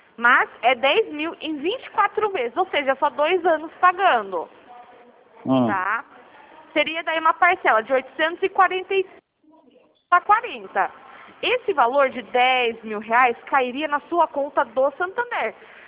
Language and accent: Portuguese; Piracicaba, São Paulo, Brazil; Eu sou aqui de Piracicaba, interior de São Paulo.